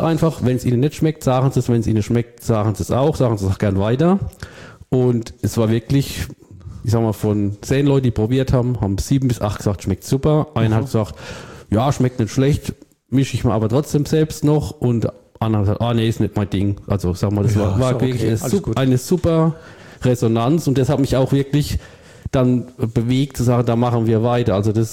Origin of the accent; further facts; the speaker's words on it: Rhineland-Palatinate, Germany; Also ich bin auch Pfälzer mit Leib und Seele